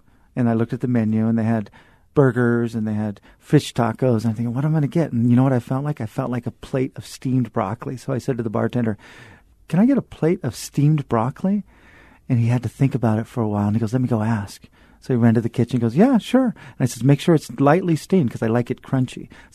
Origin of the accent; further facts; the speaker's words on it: Fresno, California, United States; She came of age and lives today in the agricultural heartland of Fresno, California, my hometown, which has grown, among other things, a rich crop of writers.